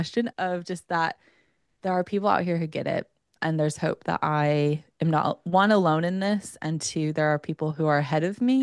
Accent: United States; I'm like American, well, that's silly.

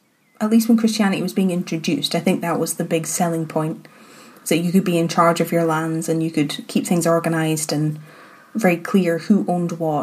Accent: Portmahomack, Scotland, United Kingdom; like I said, like, I grew up in Port Mahomet, and there was always archaeological digs happening

